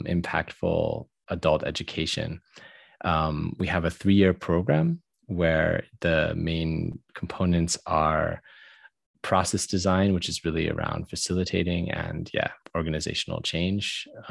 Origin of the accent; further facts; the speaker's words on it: United States; now in Denmark; I am originally from the States and I've lived in Denmark for 10 years.